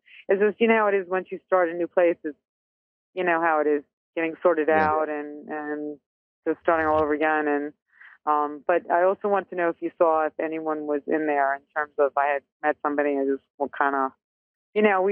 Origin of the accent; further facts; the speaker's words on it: Fort Lauderdale, Florida, United States; now in St. Augustine, United States; I just moved to St. Augustine. I'm from Fort Lauderdale.